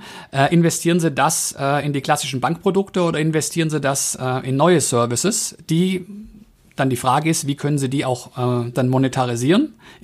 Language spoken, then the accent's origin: German; Baden-Württemberg, Germany